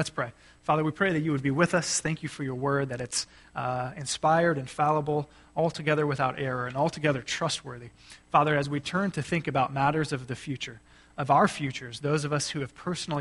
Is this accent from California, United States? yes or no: no; Texas, United States; I had the great privilege of traveling to my home state of Texas